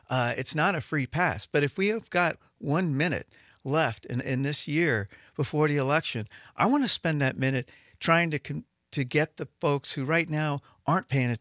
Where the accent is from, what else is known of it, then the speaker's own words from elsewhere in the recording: Hawaii, United States; Oh, no. I grew up in Hawaii.